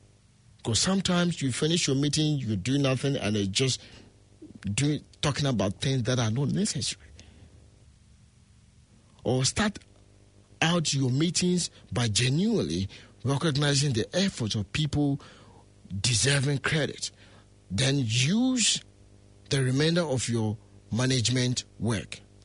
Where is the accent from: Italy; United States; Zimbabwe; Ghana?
Ghana; I'm originally from Ghana